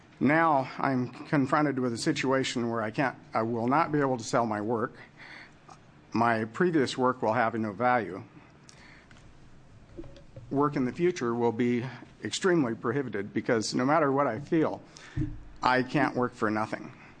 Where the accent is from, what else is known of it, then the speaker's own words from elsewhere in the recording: Albany, United States; I'm from Albany.